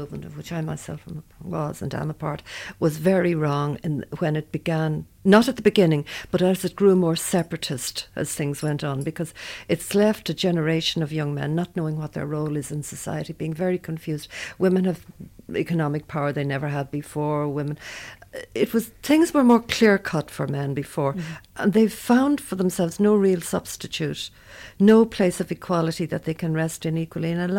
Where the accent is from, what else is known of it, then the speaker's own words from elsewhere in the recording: Ireland; Well, as an Irish mammy, let me defend the Irish mammy here.